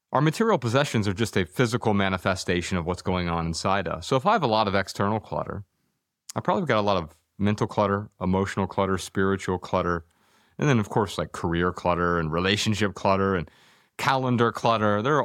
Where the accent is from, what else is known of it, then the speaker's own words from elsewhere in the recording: Dayton, Ohio, United States; You know, I grew up really poor. I was born in Dayton, Ohio, and a lot of drug abuse, alcohol abuse, physical abuse in the home that I grew up in.